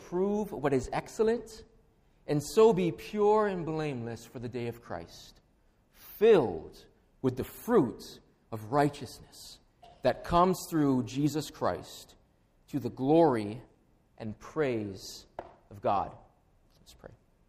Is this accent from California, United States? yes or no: no; Hawaii, United States; first language Hawaiian Pidgin English; So born and raised in Hawaii. Our native language is Hawaiian Pidgin English, and I typically hold myself back, small kind, more than small kind